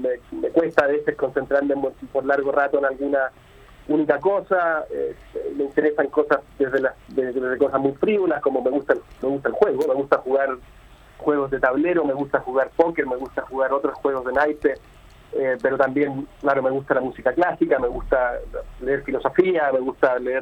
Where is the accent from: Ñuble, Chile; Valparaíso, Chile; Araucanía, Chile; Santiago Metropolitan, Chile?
Santiago Metropolitan, Chile; Santiago; also born or lived in United States; yo soy de Santiago, pero viví un tiempo bastante largo en mis años más jóvenes en Estados Unidos. Mi madre era norteamericana, así que era de Estados Unidos, entonces heredé la nacionalidad norteamericana también.